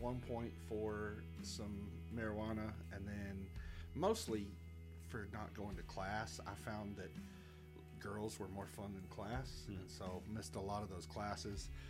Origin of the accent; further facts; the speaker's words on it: Pulaski, Tennessee, United States; I'm from Pulaski, Tennessee. Born and raised there. Grew up, my whole life was in Pulaski.